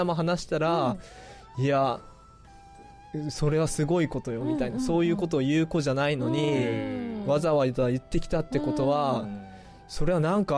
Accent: Goto, Nagasaki, Japan; なおかつまあ自分も出身が五島なんで、うん、まあ、いつでも帰れるような場所にいたいなっていうの

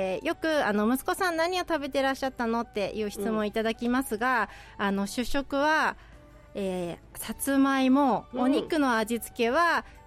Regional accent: Nagasaki, Japan; 生まれも育ちも長崎市で、現在も長崎市に住んでおります。夫が東京出身のため、長崎ではかなり珍しい名字の

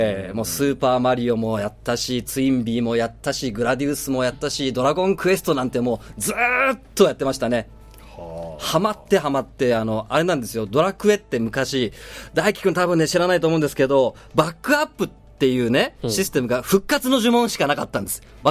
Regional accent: Okayama, Japan; now in Nagasaki, Japan; 出身は岡山県なんですよ

